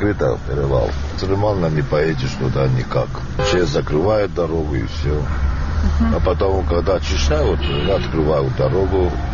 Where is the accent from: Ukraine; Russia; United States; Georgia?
Georgia; South Ossetia; С Южной Осетии, да.